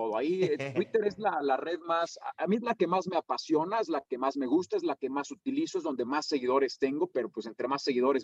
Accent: Guanajuato, Mexico; also born or lived in Mexico City; Yo nací en la Ciudad de México y fue hasta los 6 años, cuando yo tenía 6 años, cuando mis padres decidieron cambiar de aires

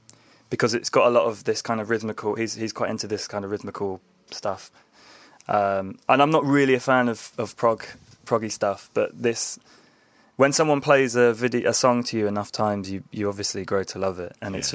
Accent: South East England, United Kingdom; so where I grew up was on the Hampshire Dorset border.

